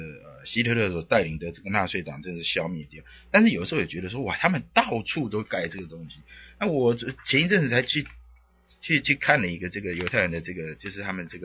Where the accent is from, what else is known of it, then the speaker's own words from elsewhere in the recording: Taiwan; now in United States; 这个鲶鱼就是我们台湾人讲的土司啊